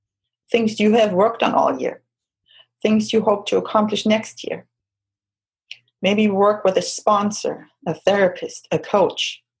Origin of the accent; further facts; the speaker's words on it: Germany; I grew up in Germany